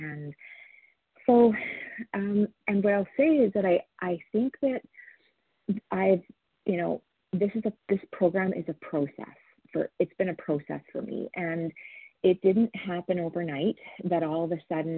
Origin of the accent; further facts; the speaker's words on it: Alberta, Canada; I'm from Alberta, Canada.